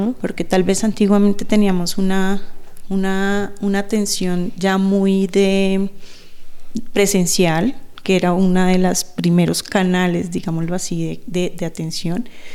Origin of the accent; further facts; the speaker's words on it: Piedecuesta, Santander, Colombia; soy de Santander. Uh-huh. Específicamente me crié en un pueblo llamado Piedecuesta, que queda muy cerca de Bucaramanga, pero pues es un pueblo bastante acogedor